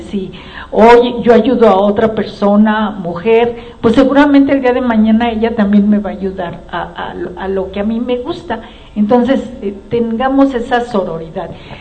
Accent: Gustavo A. Madero, Mexico City, Mexico; por ejemplo en la GAM, yo soy de la GAM, éramos 8, 9

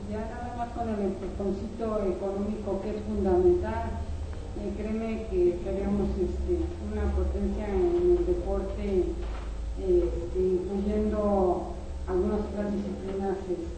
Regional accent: Mexico; tenemos como mexicanos algunos valores que salen naturales, que son natos

